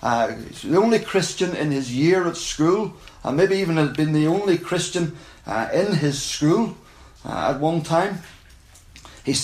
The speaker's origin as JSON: {"language": "English", "region": "Ulster", "country": "Ireland", "said": "because we're from Ireland and we don't have trains in Donegal."}